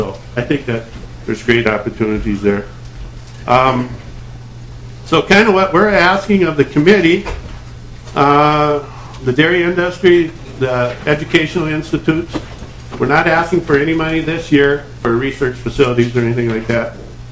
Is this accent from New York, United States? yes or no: no; Grove City, Minnesota, United States; We had a senator from my hometown, the Grove City, went to my church